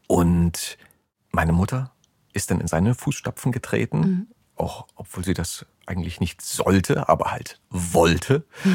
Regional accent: East Germany, Germany; ich bin im Osten groß geworden, aufgewachsen, die erste Zeit meines Lebens, bis dann die Mauer in den 89er Jahren gefallen ist, beziehungsweise die Wende in 1990 kam, wo ich dann auch eingeschult wurde. Und habe eine sehr östliche Sozialisierung

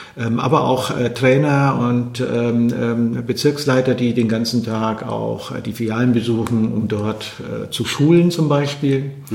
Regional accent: Bavaria, Germany; wo ich herkomme, eben im Wichtelgebirge, den, kann man heute sagen, Dorfversorger, ja, 1400 Einwohner-Ortschaft mit angeschlossener handwerklicher Fleischerei.

